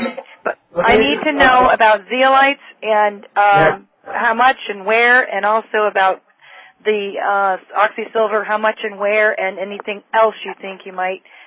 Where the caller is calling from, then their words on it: Atlanta, Georgia, United States; from Atlanta.